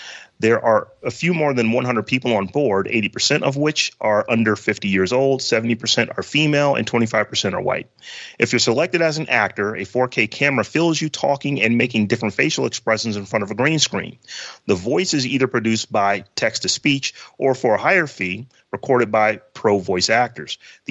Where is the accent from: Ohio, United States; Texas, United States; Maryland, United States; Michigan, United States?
Ohio, United States; Warren; I'm from Warren, Ohio. Lordstown is the biggest plant there, and automation is a big deal.